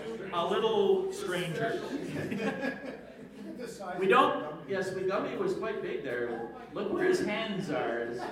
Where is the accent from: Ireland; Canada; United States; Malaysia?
Canada; Quebec; So, being from Quebec, we figured, what the hell is Chicken Quebec? We have never heard of this, and we're from Quebec.